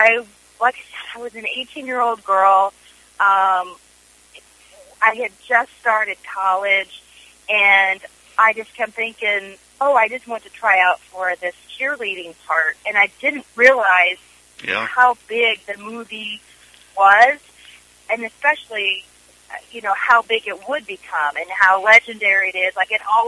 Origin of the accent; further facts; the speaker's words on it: Indiana, United States; I don't think any kind of accent at all, but, you know, I grew up in Indiana my whole life.